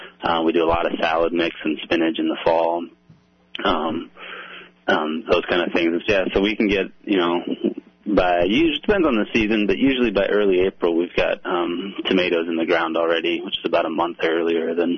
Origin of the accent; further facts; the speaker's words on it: Scotland, United Kingdom; Sometimes it's good to get out of being Scottish, you know? A little more Eastern European.